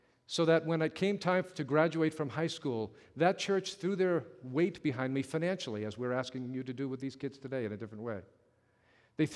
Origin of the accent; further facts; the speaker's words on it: Lowell, Massachusetts, United States; also born or lived in Boston, United States / Medford, United States; I was born in Boston, but lived in Medford for the first 4 years of my life. At the age of four, my family moved to Lowell, Massachusetts